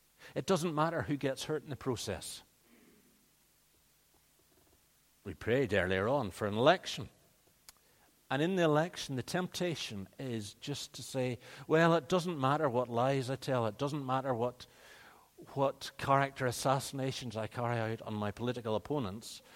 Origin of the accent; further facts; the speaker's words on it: Northern Ireland, United Kingdom; I grew up in Northern Ireland.